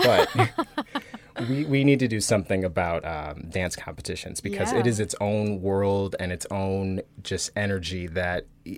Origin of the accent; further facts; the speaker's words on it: Sterling Heights, Michigan, United States; also born or lived in Detroit; So yeah, I grew up in, born in Detroit and then grew up in Sterling Heights, which is just outside.